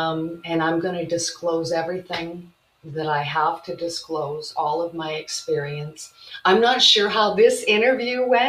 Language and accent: English; Canada; the violations of my rights that were occurring as a Canadian citizen and victim of crime and human trafficking.